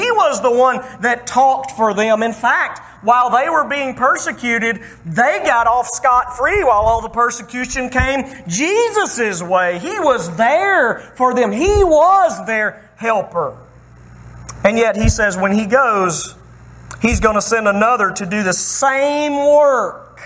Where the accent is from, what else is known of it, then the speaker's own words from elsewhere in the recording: Alabama, United States; I'm from Alabama. We are pulling for Georgia tomorrow.